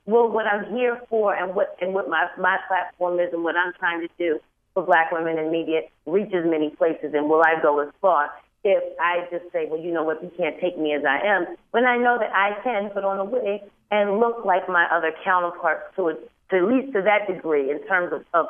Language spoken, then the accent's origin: English; Baltimore, Maryland, United States; And I'm from Baltimore.